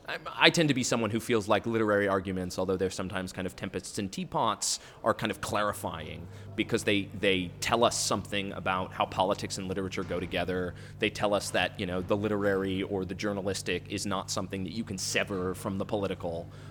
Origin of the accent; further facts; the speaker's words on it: United States; now in India; I'm really reaching here for me as an American working here has been like to not try to be more than what I am.